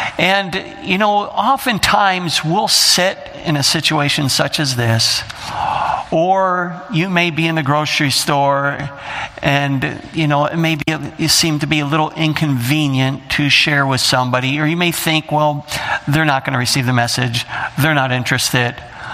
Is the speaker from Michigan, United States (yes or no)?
yes; Michigan, United States; And so we were excited. We're from Michigan.